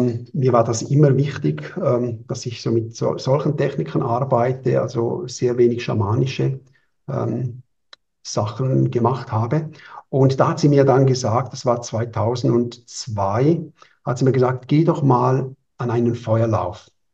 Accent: Switzerland; bald 50 Jahre, jung oder alt. Geboren hier in der Schweiz, mit einem Vater aus Italien, Mutter aus Spanien, also mehrsprachig aufgewachsen und die ganze Schulzeit hier gewesen.

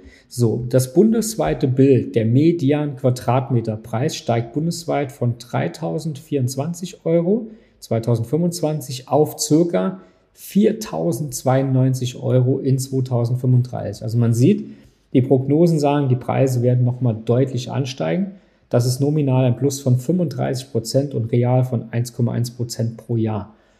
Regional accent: Saarland, Germany; Ja, wir sind ja aus dem Saarland

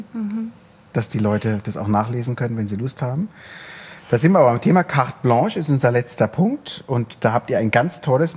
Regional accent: Karlsruhe, Baden-Württemberg, Germany; Und ich komme ja aus Karlsruhe

